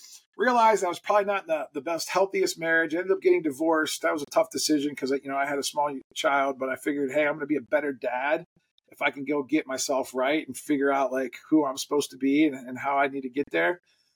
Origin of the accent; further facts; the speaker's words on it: Canton, Ohio, United States; moved away; also born or lived in Pittsburgh; So I moved, you know, I was from Canton, Ohio. I moved over to Pittsburgh a couple hours east, started a new life over there.